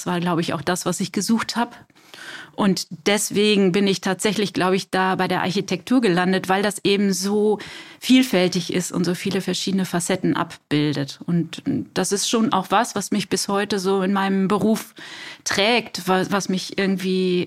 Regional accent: North Rhine-Westphalia, Germany; Mein Vater kommt aus Hamburg, meine Eltern, aber ich bin in der Nähe von Düsseldorf aufgewachsen.

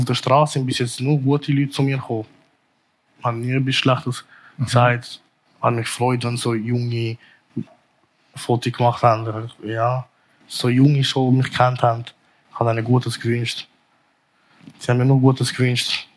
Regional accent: Zurich, Switzerland; Nein, Zürich ist meine Heimat, das ist meine Stadt.

